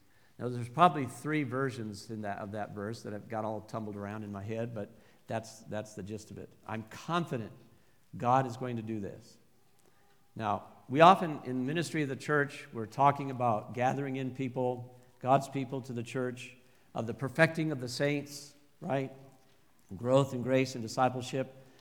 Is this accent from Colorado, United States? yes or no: yes; Fort Collins, Colorado, United States; I was in high school. There I grew up in Fort Collins.